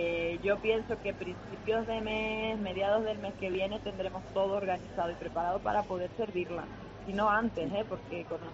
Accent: Canary Islands, Spain; estamos en las Américas, pero somos parte de Canarias

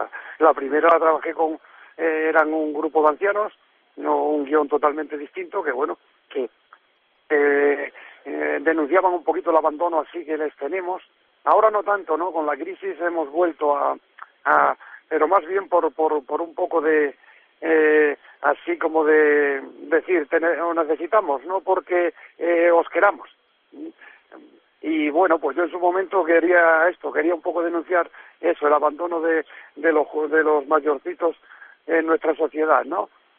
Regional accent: Cáceres, Extremadura, Spain; De lo que quiero a mi tierra, lo que quiero a Cáceres, a todo Extremadura, ¿no?

